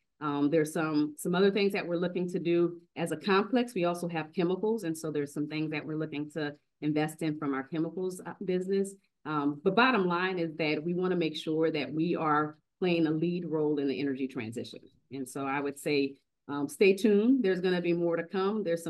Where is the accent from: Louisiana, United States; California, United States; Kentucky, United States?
Louisiana, United States; I'm from Louisiana, so I'm all about what are we going to continue to do to make sure that we are making Louisiana the place that it needs to be